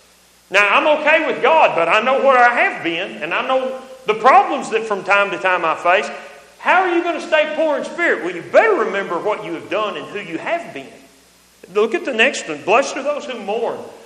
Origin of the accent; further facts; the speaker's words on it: Texas, United States; I'm a kid from West Texas that grew up on cotton farms.